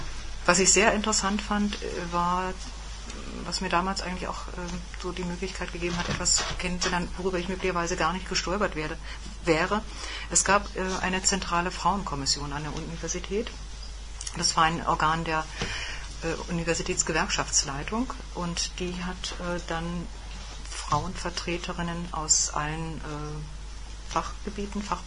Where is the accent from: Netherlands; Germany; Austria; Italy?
Germany; Greifswald, Mecklenburg-Vorpommern; born there; in meiner Heimatstadt oder in meiner zur Heimat gewordenen Stadt, muss ich eigentlich sagen, ich bin geboren in Greifswald.